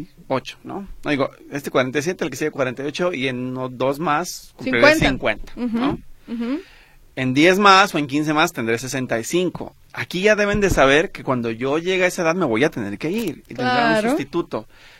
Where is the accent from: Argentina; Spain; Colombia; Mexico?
Mexico; San Cristóbal de la Barranca, Jalisco; como yo soy de San Cristóbal de la Barranca, me gustaría mejor que me dieran allá